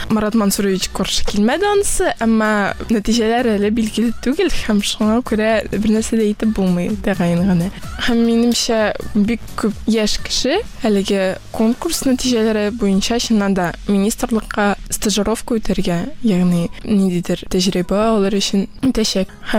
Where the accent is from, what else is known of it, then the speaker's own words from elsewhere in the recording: Almetyevsk, Tatarstan, Russia; Мин үзем Әлмәттән